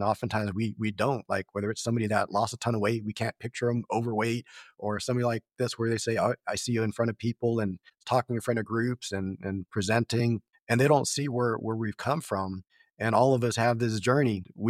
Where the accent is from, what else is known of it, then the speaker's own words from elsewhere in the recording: Pasadena, California, United States; also born or lived in Marina Del Rey / Covina; grew up in the Los Angeles area. And for those familiar with that, I grew up in Pasadena, parts of LA, and Marina Del Rey later on, and Covina, just different parts of basically Southern California right around Los Angeles.